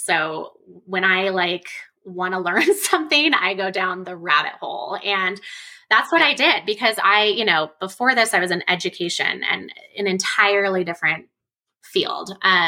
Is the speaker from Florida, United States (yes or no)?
no; Colorado, United States; I'm from Colorado, so I knew where I was going